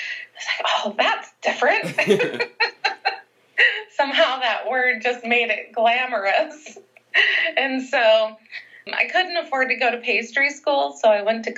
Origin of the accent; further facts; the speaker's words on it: Mound, Minnesota, United States; Mound then was much smaller than Mound now, and we grew up on a lake, and the property was probably more than an acre.